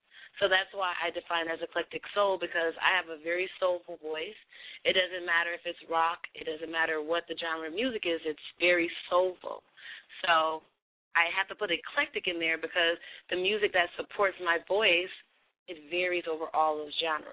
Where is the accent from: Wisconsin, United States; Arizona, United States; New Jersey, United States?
Wisconsin, United States; Milwaukee; now in New York, United States; So I'm from Milwaukee, Wisconsin, and I moved to New York to pursue my singing career, which is why you and I are on the phone tonight.